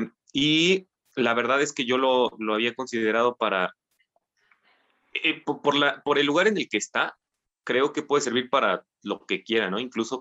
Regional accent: State of Mexico, Mexico; Yo soy del Estado de México, vivo en Ameca, muy okay, cerquita de los volcanes.

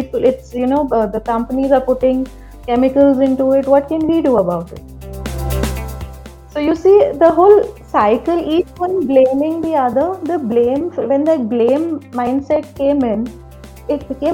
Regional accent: Bangalore, Karnataka, India; also born or lived in Arunachal Pradesh; I was not born in Bangalore, but I was born in Arunachal Pradesh because my dad was in the army. And I grew up in Bangalore. That's where my childhood started. I studied in National Public School in Indiranagar in Bangalore.

